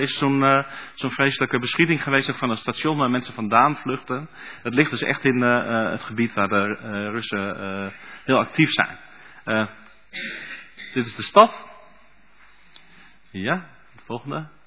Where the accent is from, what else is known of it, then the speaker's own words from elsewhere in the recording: Kramatorsk, Donetsk Oblast, Ukraine; Dutch is a second language; moved away; We zijn vluchtelingen uit Oost-Oekraïne, uit de regio Donetsk. Stad Kramatorsk.